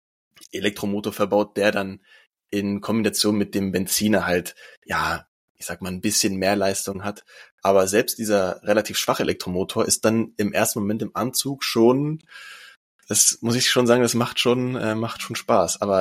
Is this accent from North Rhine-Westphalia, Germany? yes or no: no; Lower Saxony, Germany; ich komme ja hier aus der Region Wolfsburg-Braunschweig, wo VW beheimatet ist.